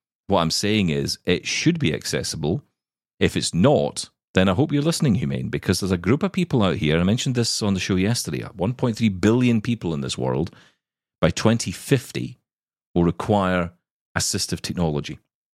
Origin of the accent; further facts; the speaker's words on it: Scotland, United Kingdom; and trust me, I'm Scottish, I have a lot of conversations where a lot of people are raising their voices. It's just a typical way of having dinner in this country.